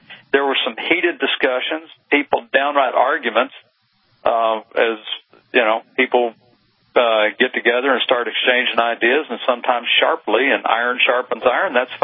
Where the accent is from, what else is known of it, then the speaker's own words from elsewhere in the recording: Phoenix, Arizona, United States; It's in my hometown of Phoenix, Arizona. It was about 10 minutes down the road from me.